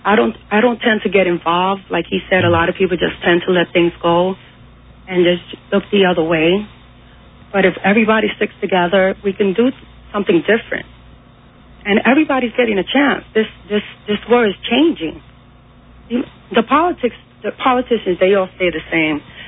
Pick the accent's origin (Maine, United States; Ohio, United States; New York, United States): New York, United States; Bronx; I'm from the Bronx, too.